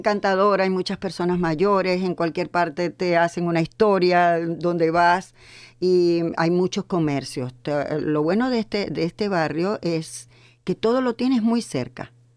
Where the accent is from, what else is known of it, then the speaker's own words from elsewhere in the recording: Venezuela; Vengo de Venezuela, sí.